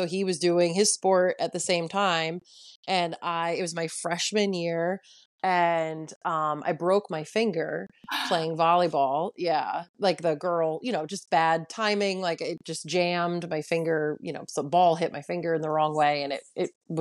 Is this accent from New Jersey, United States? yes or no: no; Connecticut, United States; Well, so I am from Connecticut, and I went to school in Long Island